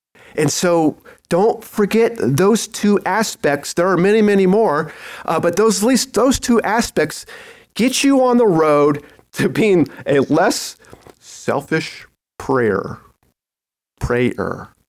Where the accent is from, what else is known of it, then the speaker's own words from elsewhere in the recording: Colorado, United States; You know, I'm from Colorado, gold mining or Leadville. We're in Leadville and we got lots of lead